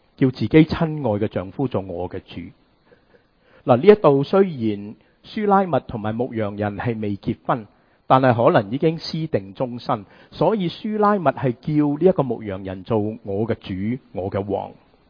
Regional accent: China; 我们中国人成日都说今朝有酒今朝醉

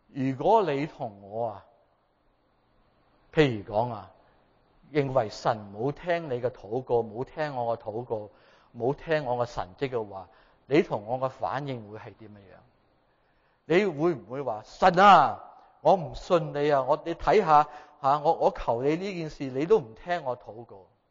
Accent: China; 我哋冇一个人，我哋中国人，我哋冇一个人会话咩坐喺地下嘅

